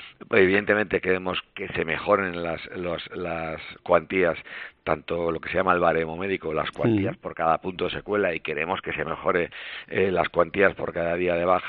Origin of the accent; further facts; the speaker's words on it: Spain; en España somos latinos, mientras que en los países anglosajones dan mucho valor al daño patrimonial.